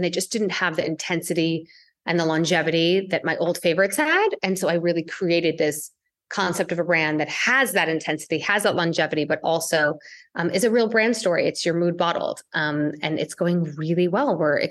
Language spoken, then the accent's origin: English; India; I'm Indian. You know how that goes.